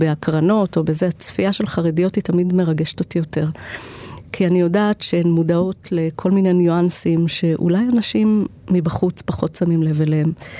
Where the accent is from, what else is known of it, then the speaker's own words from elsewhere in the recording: Safed, Northern District, Israel; ובניגוד, למשל, למקום שאני גדלתי בו, שנות ה-80-90, לעידן הזה, שעדיין לא היה אינטרנט בבתים